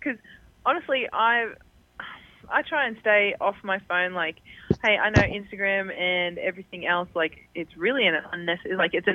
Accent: Australia; now in United States; especially, you know, I am from Australia, and, you know, we've had different, you know, different sorts of things happen to the Aboriginals of our land, and it's very different coming over here

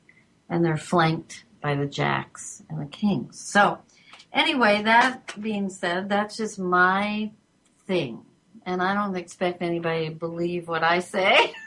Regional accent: California, United States; I grew up in California and I lived there a lot of my life.

